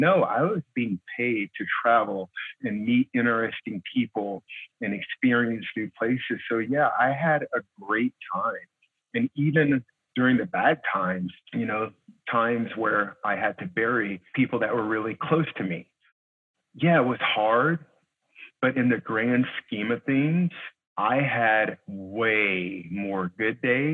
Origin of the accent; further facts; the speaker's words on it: East St. Louis, Illinois, United States; I grew up in East St. Louis, Illinois. It's not the nicest place in the world to grow up, but it's my home. I love it.